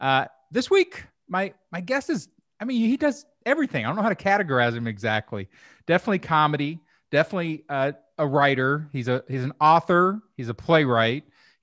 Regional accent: Louisville, Kentucky, United States; I'm from Kentucky originally. You can't get rid of that.

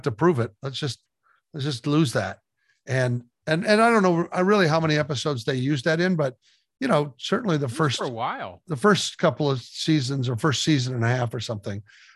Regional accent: Midwest, United States; So I was Catholic and he was Jewish and I grew up in the Midwest and he grew up in New York.

